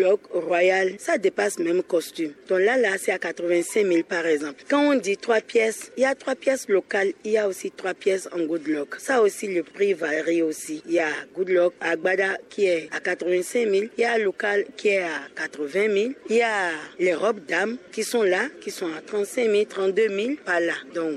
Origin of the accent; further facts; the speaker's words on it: Parakou, Borgou, Benin; mais c'est plus la première fois que moi je viens. Je viens de Parakou.